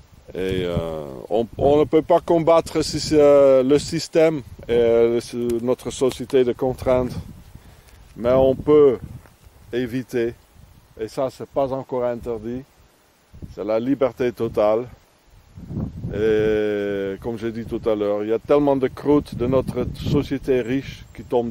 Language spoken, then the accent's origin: French; Carcassonne, Occitanie, France; Je viens de Carcassonne.